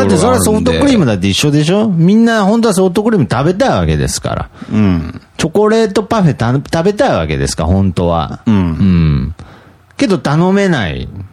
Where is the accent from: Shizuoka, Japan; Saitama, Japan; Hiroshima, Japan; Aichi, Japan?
Aichi, Japan; Nagoya; ちなみに僕ら名古屋の人間なんですけど、名古屋だと父さん、母さんっていうね。